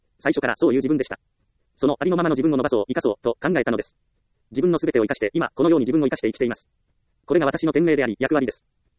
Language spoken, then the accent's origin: Japanese; Ehime, Japan; 私は愛媛県で生まれ、厳しい親元で育ちました。